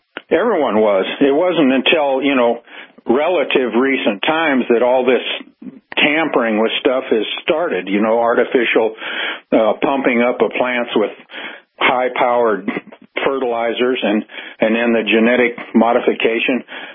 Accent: Iowa, United States; I'm from Iowa originally, and a lot of my cousins are big farmers, big time.

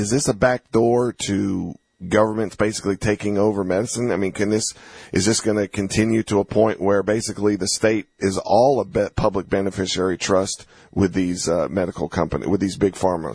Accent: Southern United States, United States; One of growing up in the South or whatever, you meet a lot of old timers and old people.

